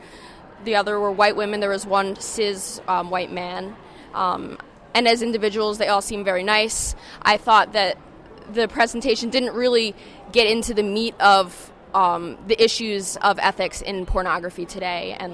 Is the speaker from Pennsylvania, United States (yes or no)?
yes; Philadelphia, Pennsylvania, United States; I'm from Philadelphia.